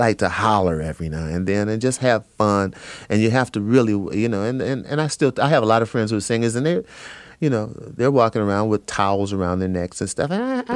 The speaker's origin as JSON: {"language": "English", "town": "New Orleans", "region": "Louisiana", "country": "United States", "tie": "born or raised there", "also_born_or_lived": "Indiana", "said": "I grew up on Dillard University's campus in New Orleans, Louisiana, up until the time I went to high school. Then my parents moved to Indiana"}